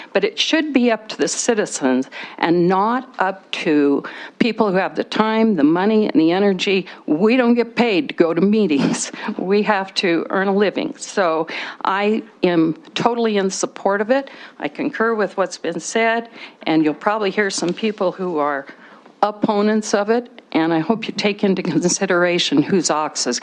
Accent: Montana, United States; And in our particular county, which I'm also from Park County, we have seen the disregard

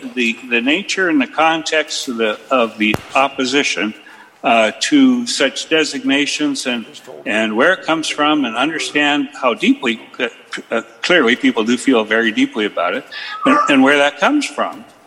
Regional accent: Chinook, Montana, United States; terminates at the Bear Paw Battlefield south of my hometown of Chinook, Montana.

